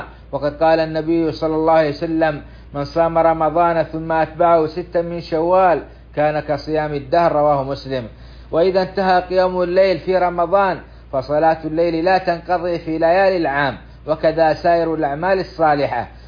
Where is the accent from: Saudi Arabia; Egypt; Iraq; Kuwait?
Saudi Arabia; بلادنا السعودية